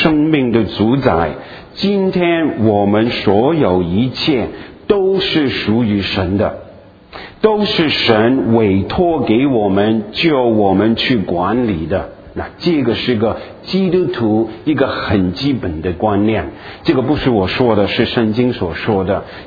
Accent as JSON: {"language": "Chinese", "region": "Guangdong", "country": "China", "said": "特别我们广东人这样说，我们广东人你们不是广东人我们广东人这样说"}